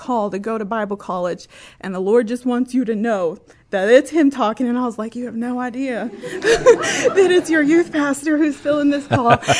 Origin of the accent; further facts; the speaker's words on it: Lubbock, Texas, United States; I'm from Lubbock, Texas.